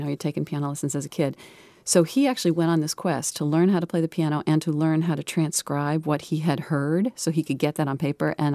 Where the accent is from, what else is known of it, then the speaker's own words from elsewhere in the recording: Oklahoma, United States; I'm from Oklahoma, so there's barbecue.